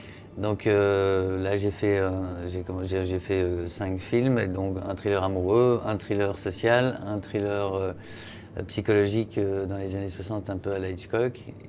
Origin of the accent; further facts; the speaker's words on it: Belgium; Moi, je suis belge d'origine.